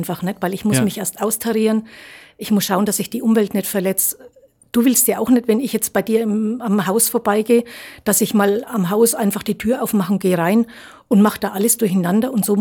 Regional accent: Goldkronach, Bavaria, Germany; ich komme aus Goldkronach, bin verheiratet

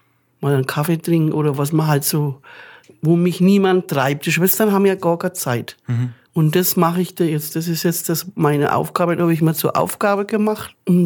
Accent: Turnau, Styria, Austria; Ich komme ursprünglich aus Turnau

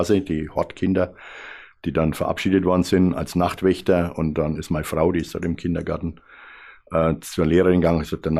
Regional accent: Bavaria, Germany; also born or lived in Munich; Und ich war ja 5 Jahre in München und da muss ich sagen, es war auch schön. Vor allem als Franken sind wir da immer gut behandelt worden.

